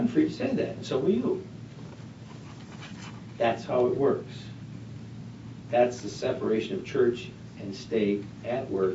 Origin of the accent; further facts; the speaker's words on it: Michigan, United States; I grew up in Michigan, and the Great Lakes are something we're very proud of.